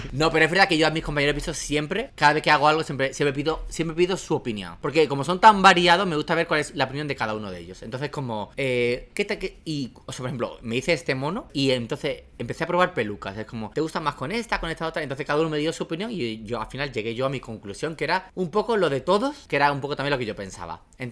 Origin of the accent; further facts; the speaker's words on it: Seville, Andalusia, Spain; que lo utilicé para un bolo en Sevilla, además, porque era mi tierra, era como algo especial